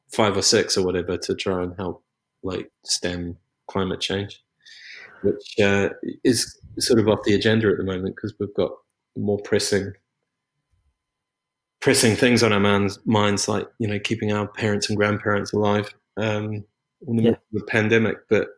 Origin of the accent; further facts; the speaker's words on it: New Zealand; I mean, I grew up in New Zealand, so I'm. What can I say? I'm familiar with the smell of it.